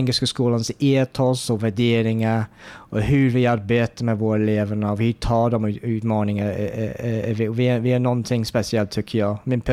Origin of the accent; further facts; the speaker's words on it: North West England, United Kingdom; Swedish is a second language; also born or lived in Ireland; now in Sweden; Jag kommer från Irland och växte upp utanför Manchester i Storbritannien också. Mina föräldrar kommer från Irland då. Så jag är irländsk, ja.